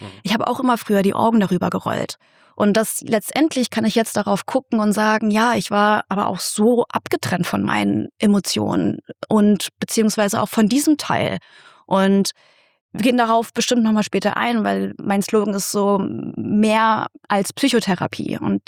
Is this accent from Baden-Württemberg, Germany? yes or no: no; Fulda, Hesse, Germany; moved away as an adult; also born or lived in Berlin; ich bin gebürtige Fuldarin, aufgewachsen in der Wiesenmühlstraße. Hm. Und ja, ich bin mit 18 bin ich aus Fulda rausgezogen, weggezogen nach Berlin, habe dort studiert, Journalismus.